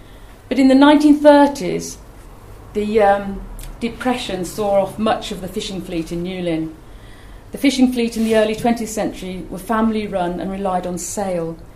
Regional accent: Looe, South West England, United Kingdom; because I'm from Loo as well.

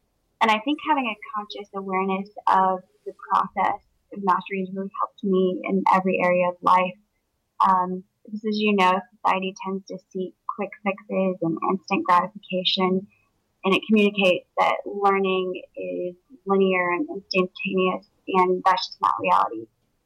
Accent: Midland, Texas, United States; also born or lived in Winter Park; now in Dallas, United States; I was born in Florida, and I grew up in West Texas, small town, Midland. And I've been in Dallas for about 16 years now.

